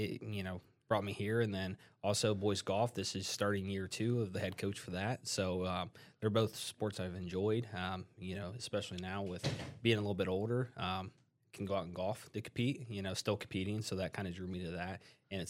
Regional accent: Lima, Ohio, United States; Well, I'm originally from Lima. I graduated from Lima Bath.

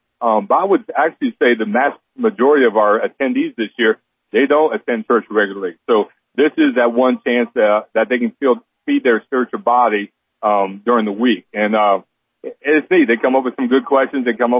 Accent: Waynesfield, Ohio, United States; Well, I've always been a All-Glades County boy. I grew up in Waynesfield.

